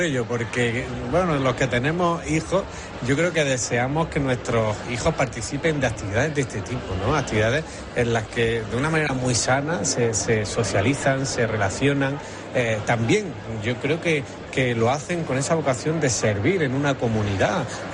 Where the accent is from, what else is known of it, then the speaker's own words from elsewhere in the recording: Alcudia de Guadix, Andalusia, Spain; yo soy natural de Alcudia de Guadí, allí me crié, y una de las primeras bandas de la comarca estaba en mi pueblo.